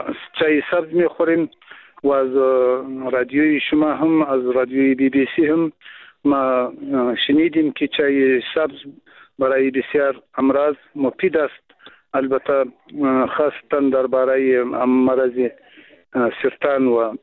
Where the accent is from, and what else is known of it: Afghanistan; first language Pashto; Persian is a second language